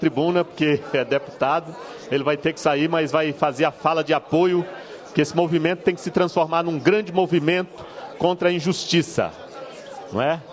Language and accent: Portuguese; Rondônia, Brazil; Isso, sou de Rondônia também.